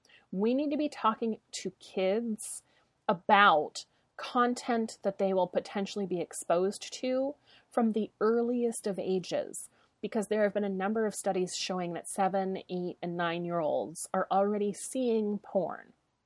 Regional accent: United States; now in Canada; the culture is going to be very different from the one that I grew up in the United States and the one that I now live in Canada.

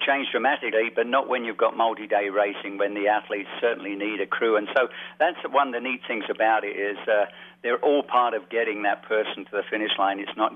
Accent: Canada; so as a Canadian, obviously, I'm thrilled to see what's happened out there.

